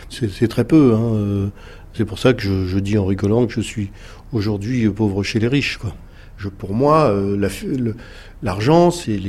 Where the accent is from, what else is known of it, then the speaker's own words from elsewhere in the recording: France; now in Switzerland; J'ai quitté la France, un pays que j'aime beaucoup. Et je suis très bien en Suisse. Je suis en train de prendre la double nationalité.